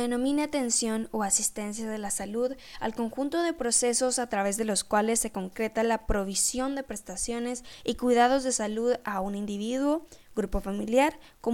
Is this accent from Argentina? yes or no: no; El Salvador; donde como salvadoreños estamos comprometidos en ver con ojo crítico nuestra sociedad